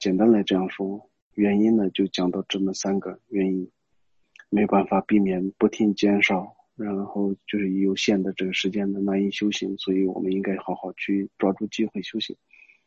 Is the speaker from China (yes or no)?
yes; Qinghai-Tibet Plateau, China; 连我们家乡在青藏高原嘛，那个地方能有什么洪水啊？